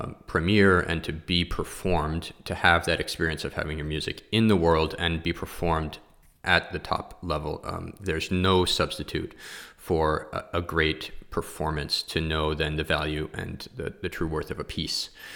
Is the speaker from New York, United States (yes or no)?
yes; New York City, New York, United States; So I did grow up in a musical family. I started performing at a young age. I grew up in New York City.